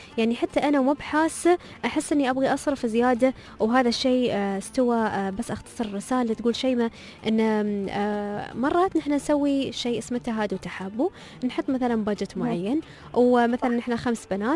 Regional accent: United Arab Emirates; نحن عندنا في الإمارات

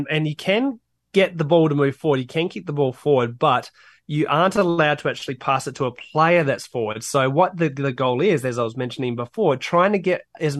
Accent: Australia; as an Australian, I hate to say it

